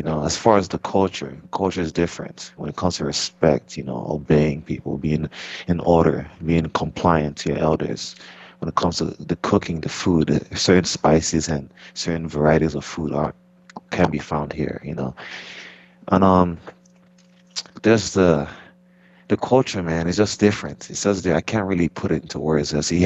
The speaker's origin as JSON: {"language": "English", "country": "Nigeria", "tie": "born or raised there", "second_language": "English", "said": "I played soccer growing up in Nigeria. That's the major sport over there."}